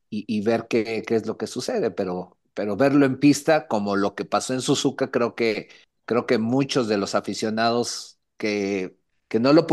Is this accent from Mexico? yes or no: yes; Mexico; somos mexicanos y nos gusta mucho